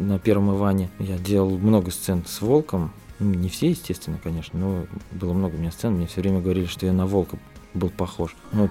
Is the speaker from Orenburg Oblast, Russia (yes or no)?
no; Tver Oblast, Russia; now in Saint Petersburg, Russia; Вообще я из Тверской области сам. Попал в Питер. А в Питере я работал на заводе год.